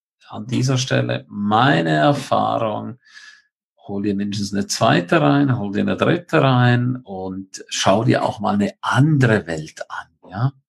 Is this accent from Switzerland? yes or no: yes; St. Moritz, Graubünden, Switzerland; Ich freue mich riesig, dich Ende Monat in St. Moritz zu sehen. In meiner Heimat.